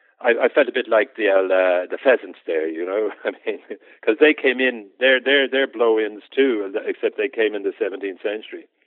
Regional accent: Dublin, Leinster, Ireland; Then my native city has changed a great deal. When I grew up in Dublin, even when I was a student there in the 60s

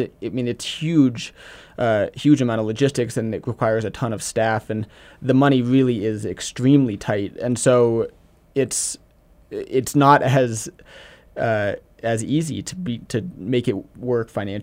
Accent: United States; No, I think in particular it's really hard as an American athlete because we don't get any governmental support for athletics in this country

